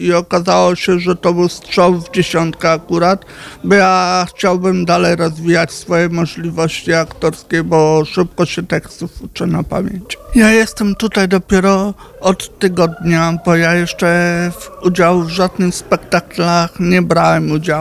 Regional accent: Oleśnica, Lower Silesian Voivodeship, Poland; now in Lublin, Poland; Przeniosłem się z mamą do Lublina z Oleśnicy. W Oleśnicy chodziłem do środowiskowego domu samopomocy 20 lat.

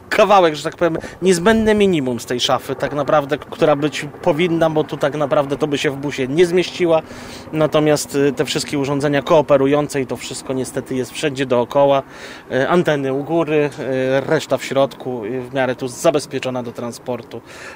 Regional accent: Lublin, Lublin Voivodeship, Poland; Jesteśmy z Lublina.

